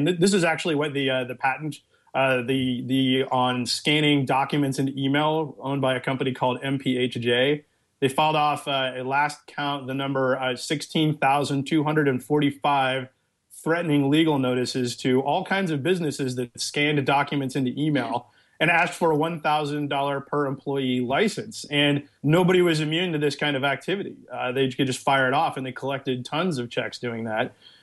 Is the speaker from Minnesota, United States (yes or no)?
no; Kentucky, United States; So my problem is I'm from Kentucky and I just don't like writing people checks for legalized extortion.